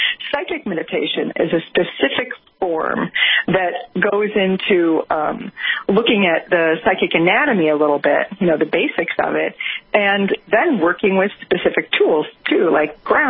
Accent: Chicago, Illinois, United States; A woman who taught that information in my hometown, Chicago, wanted one of my paintings.

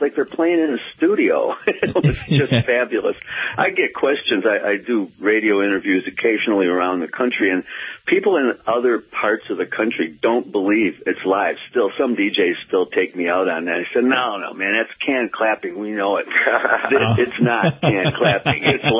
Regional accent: Detroit, Michigan, United States; I am. I'm born and raised in Detroit, and I'm still here.

